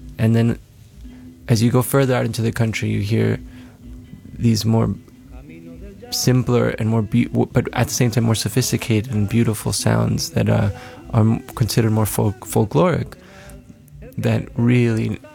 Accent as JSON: {"language": "English", "town": "Caracas", "region": "Capital District", "country": "Venezuela", "tie": "born or raised there", "said": "Well, I grew up in Venezuela, in Caracas, Venezuela"}